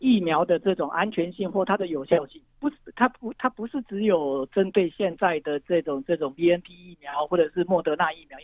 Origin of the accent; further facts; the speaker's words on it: Taiwan; 日本他们很多的观念跟我们台湾人基本上是不一样